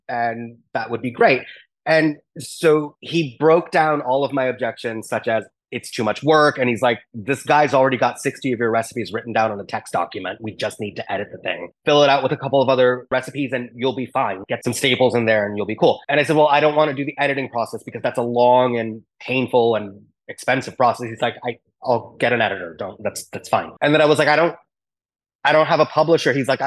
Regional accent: South India, India; I'm from South India. So our main meal is rice

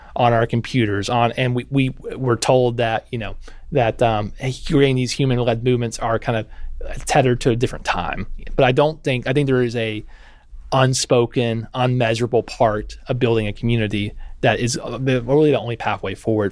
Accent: Tennessee, United States; I'm from Tennessee. I'm from the reddest part of this country.

